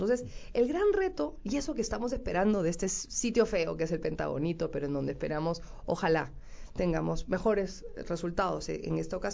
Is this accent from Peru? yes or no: yes; Peru; Yo no puedo, como peruana que soy